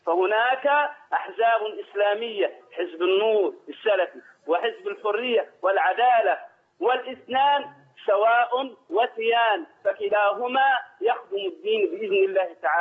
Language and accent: Arabic; Abu Tisht, Qena Governorate, Egypt; now in Saudi Arabia; انا احد ابناء قنا من مركز ابو تشي والعصبيات تقتلنا